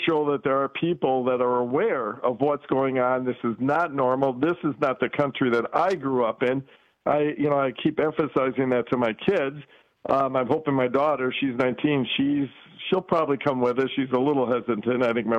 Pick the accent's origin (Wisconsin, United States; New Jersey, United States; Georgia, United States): Wisconsin, United States; Brookfield; Yes, I'm from Brookfield.